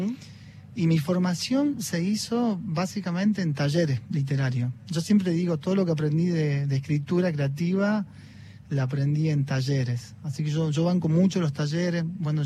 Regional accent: Tartagal, Salta, Argentina; Mira, yo soy de Tartagal

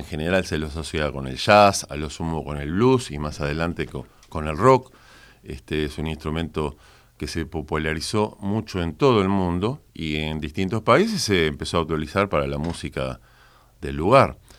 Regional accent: Buenos Aires, Argentina; Soy reporteño.

